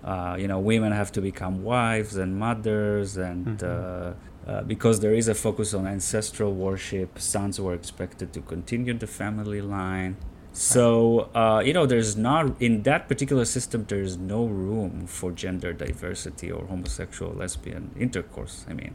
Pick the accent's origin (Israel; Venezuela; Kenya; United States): Israel; I mean, I come from Israel